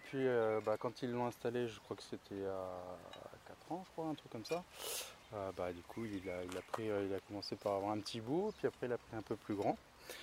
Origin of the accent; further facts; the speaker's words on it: Centre-Val de Loire, France; also born or lived in Paris; now in Boulogne-sur-Mer, France; j'étais pas de Paris, moi je suis de la campagne à la base. Moi je viens de Touraine